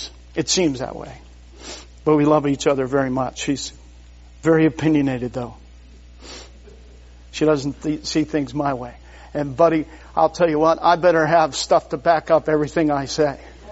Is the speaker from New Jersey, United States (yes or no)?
no; Indiana, Pennsylvania, United States; I'm from Indiana, Pennsylvania. You know, that's over on the west side by Pittsburgh.